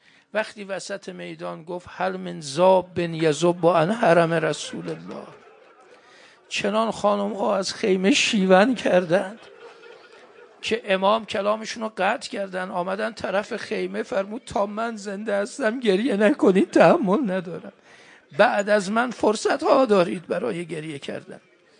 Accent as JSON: {"language": "Persian", "town": "Mashhad", "region": "Razavi Khorasan", "country": "Iran", "said": "بالاخره ما مشهدیم"}